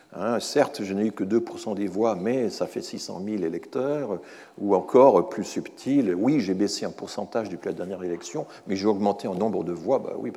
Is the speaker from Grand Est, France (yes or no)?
yes; Grand Est, France; moi, en tant qu'Alsacien, il existe toute une littérature en Alsace